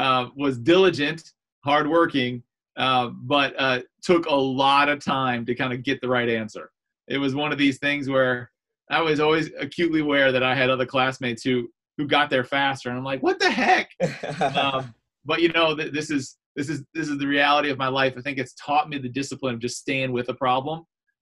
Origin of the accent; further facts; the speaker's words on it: Grand Rapids, Michigan, United States; moved away as an adult; So I left it in 2000 when I entered Moreau Seminary and started planning to become a priest. And so life back in Grand Rapids, I'm the oldest